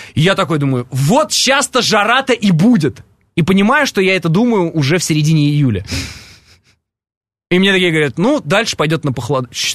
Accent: Alexandrov, Vladimir Oblast, Russia; born there; А я вообще родился в Александрове, в Владимирской области.

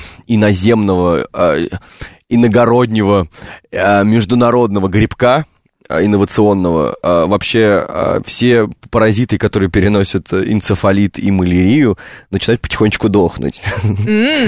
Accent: Moscow, Russia; Ребят, я гопник из Гальянова.

